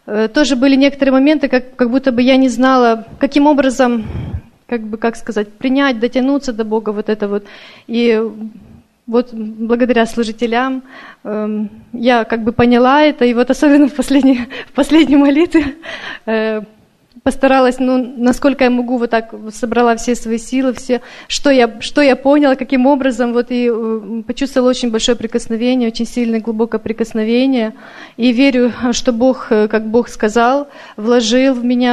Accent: Vancouver, British Columbia, Canada; я из Ванкувера.

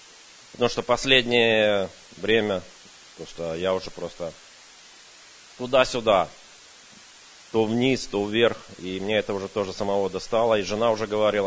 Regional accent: Sacramento, California, United States; я из Сакраменто.

